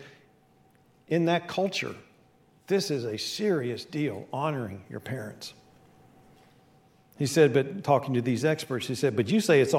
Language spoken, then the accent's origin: English; West Virginia, United States; I grew up in West Virginia, My dad was from South Georgia.